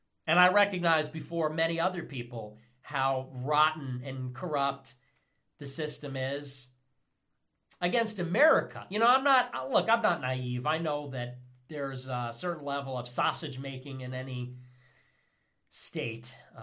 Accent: United States; I'm an American patriot.

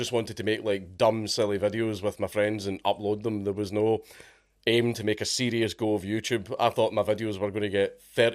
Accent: Coatbridge, Scotland, United Kingdom; Grew up in Coatbridge, you know, working, no. Well, it was basically in Lanarkshire, working class mining town

